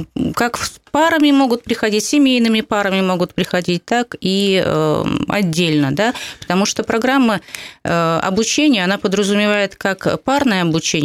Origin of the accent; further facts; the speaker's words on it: Pskov, Pskov Oblast, Russia; Да, сама я из Пскова.